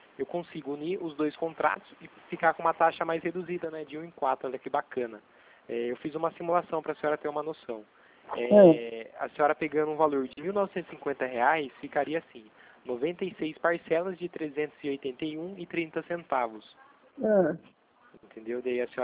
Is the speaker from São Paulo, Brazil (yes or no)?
yes; Itatiba, São Paulo, Brazil; eu sou daqui de Itatiba também, de São Paulo.